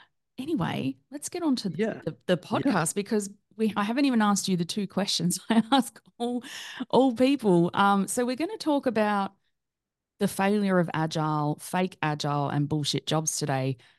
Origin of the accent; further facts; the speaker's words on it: Australia; I'm laughing because I'm Australian and we value our holidays too.